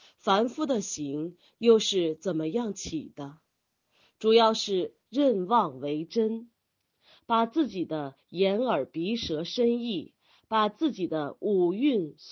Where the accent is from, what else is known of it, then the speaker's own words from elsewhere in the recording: Sichuan, China; 用我们四川人的话来说，就叫瑜伽。